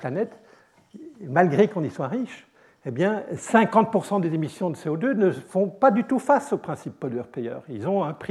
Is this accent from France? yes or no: no; Belgium; Je suis belge, j'ai des beaux-frères et des belles-sœurs qui habitent en Belgique